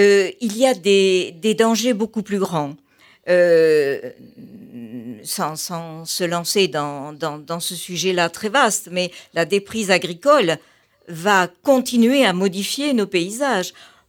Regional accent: Sainte-Alauzie, Occitanie, France; born there; Alors, je suis née en Quercy blanc, dans une petite commune qui porte le joli nom de Sainte-Alauzie.

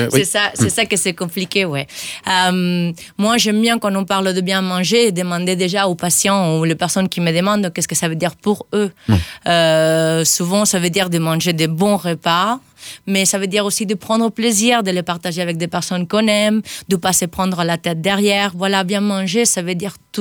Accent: Spain; French is a second language; now in France; arrivé en Aveyron en 2017 après avoir vécu dans plusieurs pays de l'Europe. Donc avec mon accent, vous allez voir, ouais, je viens pas de France, je viens d'Espagne.

